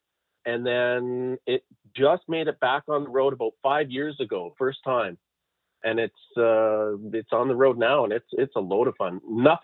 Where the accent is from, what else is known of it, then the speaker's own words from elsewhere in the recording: Calgary, Alberta, Canada; I grew up in Calgary